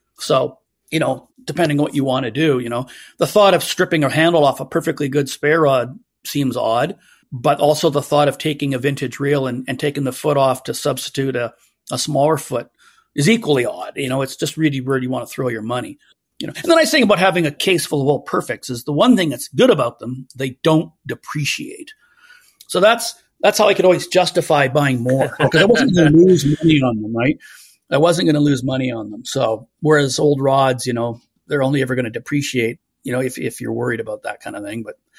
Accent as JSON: {"language": "English", "region": "British Columbia", "country": "Canada", "tie": "born or raised there", "said": "when I was a kid growing up on the Capilano River."}